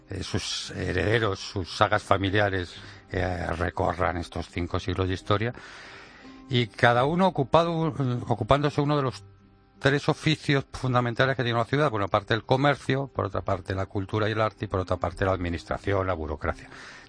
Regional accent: Madrid, Community of Madrid, Spain; born there; los que somos nacidos en Madrid, pues nuestros padres no lo son, o nuestros abuelos no lo son.

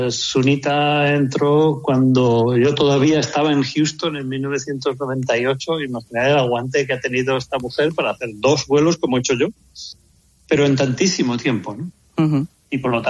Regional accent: Spain; dos vuelos al espacio siendo español, está muy bien

